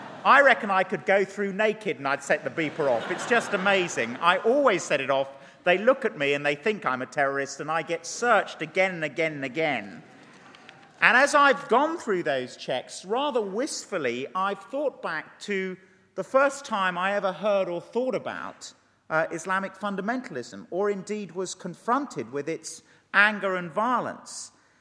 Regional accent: England, United Kingdom; an interesting experience being an Englishman abroad for the last 10 weeks.

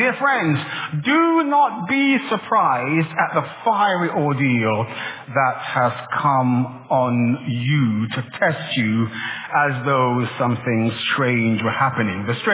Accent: London, United Kingdom; as a Londoner

